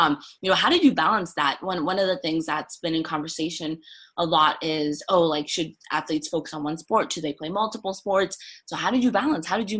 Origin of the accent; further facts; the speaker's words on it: Maryland, United States; Obviously, as a fellow DMVer from Maryland, I'm from Maryland.